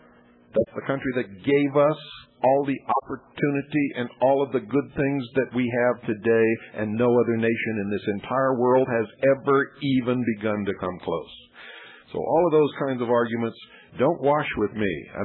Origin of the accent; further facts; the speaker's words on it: United States; Well, I'm an American.